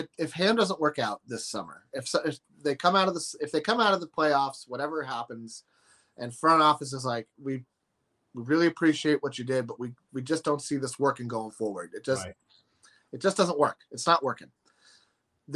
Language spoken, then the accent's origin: English; California, United States; But, I mean, we're from California, folks.